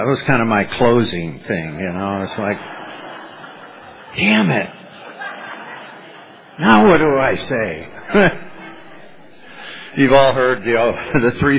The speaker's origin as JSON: {"language": "English", "town": "Berkeley", "region": "California", "country": "United States", "tie": "born there", "also_born_or_lived": "Bellflower", "said": "I was born in Berkeley, California. Go Bears."}